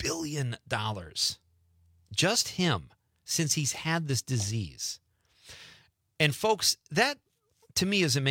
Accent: Chicago, Illinois, United States; He's even from like the same neighborhood I grew up in Chicago or close by.

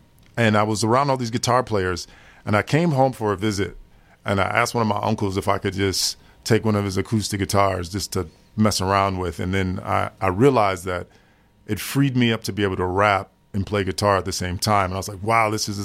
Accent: Madison, Wisconsin, United States; I'm just a Madison kid, man. I'm just a kid who was born and raised in Madison, Wisconsin, and just had a love for hip-hop music.

